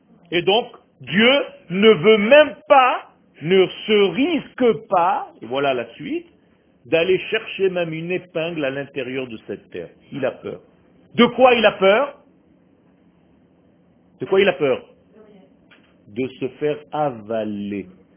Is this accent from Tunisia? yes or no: no; France; now in Israel; On vient de France, on est comme des petits pains gentils.